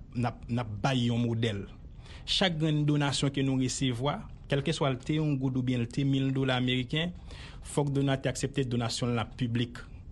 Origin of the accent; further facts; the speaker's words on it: Haiti; parce qu'on est pays d'Haïti